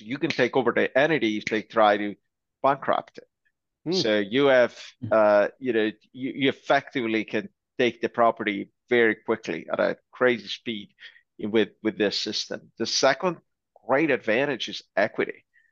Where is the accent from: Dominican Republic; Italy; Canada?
Italy; now in United States; I'm actually from Italy. I moved to the US around 12 years ago, and I did real estate in Italy.